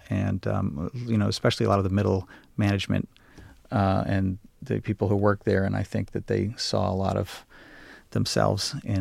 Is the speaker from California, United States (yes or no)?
no; New York, United States; Seinfeld is more like my upbringing, because I grew up in New York.